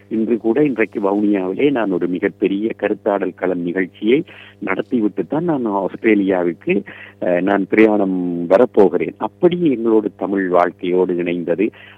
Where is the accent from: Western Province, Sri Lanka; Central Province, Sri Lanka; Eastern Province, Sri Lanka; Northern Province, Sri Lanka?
Northern Province, Sri Lanka; Karainagar; என்னுடைய சொந்த இடம் இலங்கையிலே யாழ்ப்பாணம் காரிநகர். காரிநகரிலே நான் பிறந்தேன்.